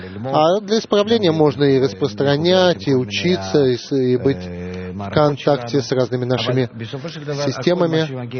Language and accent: Russian; Germany; я из Германии.